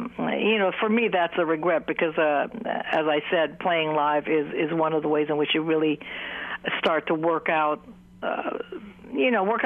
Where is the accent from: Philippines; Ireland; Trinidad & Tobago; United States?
Philippines; Manila, Metro Manila; my father was American, and we grew up in Manila, and my sister and I were playing ukuleles sitting by the transistor radio